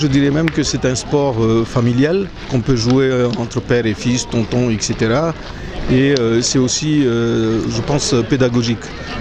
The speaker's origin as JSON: {"language": "French", "region": "Réunion", "country": "France", "said": "je viens de La Réunion. Donc je joue avec une équipe réunionnaise."}